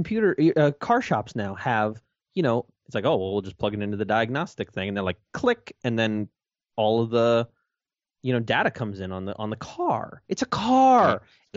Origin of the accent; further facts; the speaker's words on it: Maryland, United States; No, I grew up in Maryland.